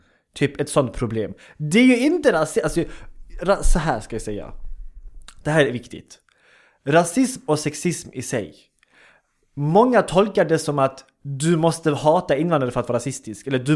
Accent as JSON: {"language": "Swedish", "country": "Sweden", "tie": "born there", "said": "jag kommer från jag är född i Sverige, min familj, eller min syskon allihopa födda i Sverige, jag kommer från invandrarbakgrund."}